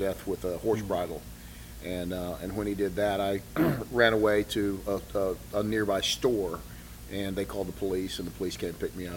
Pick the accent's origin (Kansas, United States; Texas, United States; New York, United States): Texas, United States; Alvin; I grew up in Alvin.